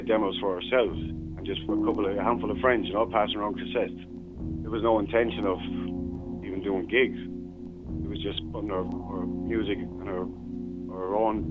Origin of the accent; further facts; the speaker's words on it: London, United Kingdom; accent: London; that really taught me to use my own accent, you know.